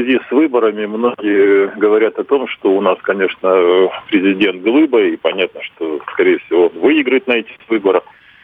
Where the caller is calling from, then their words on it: Saint Petersburg, Russia; город Санкт-Петербург.